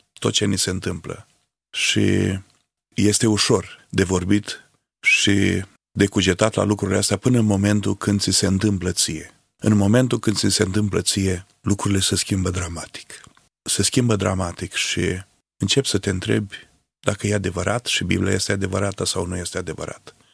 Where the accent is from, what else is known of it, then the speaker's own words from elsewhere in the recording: Negreni, Cluj County, Romania; Negreni, în sat la noi, acasă la noi, în anul 1977